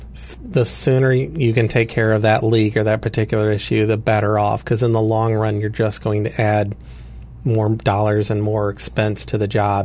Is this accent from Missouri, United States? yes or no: yes; Herculaneum, Missouri, United States; I grew up in Herculaneum right outside Doe Run Lead.